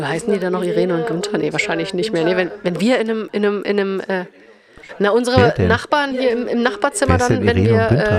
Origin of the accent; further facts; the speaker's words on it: East Germany, Germany; Was gibt's denn Mädchennamen? Also bei uns im Osten Janine.